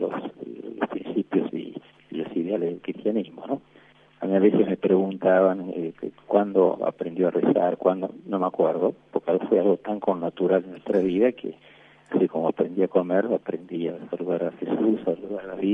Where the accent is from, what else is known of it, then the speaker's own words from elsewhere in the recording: Buenos Aires, Argentina; yo soy de Buenos Aires, nací el 21 de noviembre del 49. Siete hermanos, una familia cristiana de mucha fe, padres, Eli y Juan Alberto.